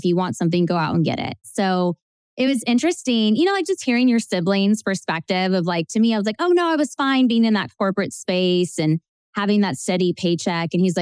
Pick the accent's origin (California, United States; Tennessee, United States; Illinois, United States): Tennessee, United States; Nashville; So I am actually what they call a unicorn because I'm a Nashville native. So I'm here in Nashville, Tennessee. And, you know, I grew up here.